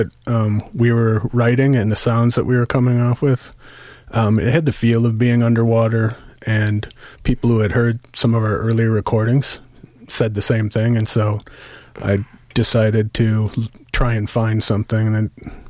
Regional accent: Minneapolis, Minnesota, United States; I'm from Minneapolis

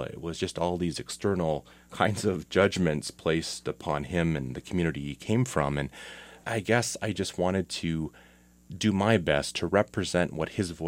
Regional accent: Ontario, Canada; I am from the Wasoxing community in Georgian Bay of Lake Huron, towards the eastern side of the Great Lakes.

